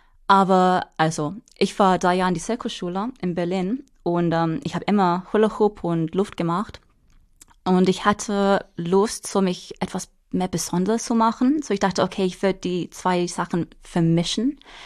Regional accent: Wales, United Kingdom; German is a second language; now in Hamburg, Germany; Also ich komme ursprünglich aus Wales.

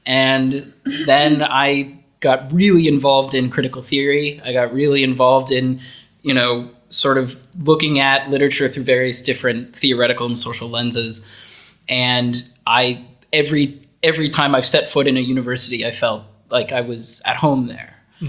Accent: United States; moved away as an adult; now in Netherlands; I've never lived outside of my home country before. I've bounced around to different places within the U.S., but I've never lived outside of the U.S. before.

